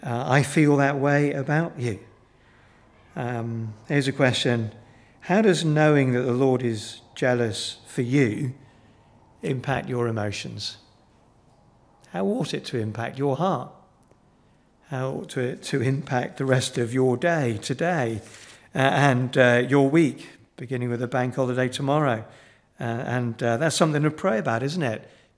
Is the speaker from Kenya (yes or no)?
yes; Kenya; also born or lived in Uganda; I was born and brought up in East Africa, in Kenya and Uganda.